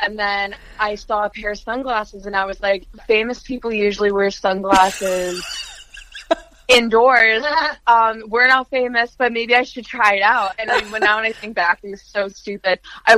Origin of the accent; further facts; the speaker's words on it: Alberta, Canada; even as kids growing up in Alberta.